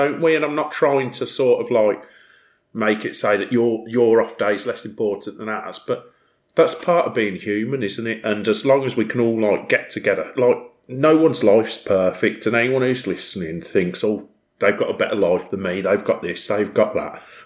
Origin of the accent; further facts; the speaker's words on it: Bromsgrove, West Midlands, United Kingdom; I think there's hope that we can actually get a course local to Redditch or Bromsgrove, because I'm from Bromsgrove, hoping to get a course local to us